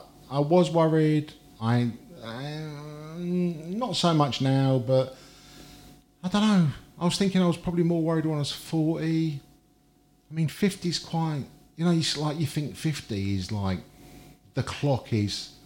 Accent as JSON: {"language": "English", "town": "York", "region": "Yorkshire and the Humber", "country": "United Kingdom", "tie": "born there", "said": "And actually, when I was born in York"}